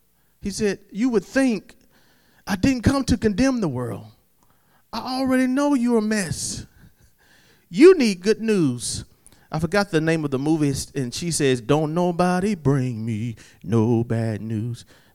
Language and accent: English; Fairfax, South Carolina, United States; I'm from Fairfax, South Carolina.